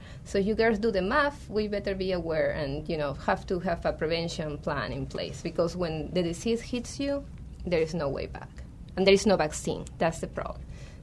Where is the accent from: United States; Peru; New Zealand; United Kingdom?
Peru; English is a second language; So I'm from Peru, and when I was working there